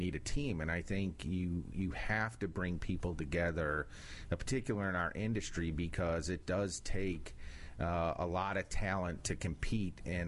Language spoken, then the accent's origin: English; Chicago, Illinois, United States; Chicago, Illinois.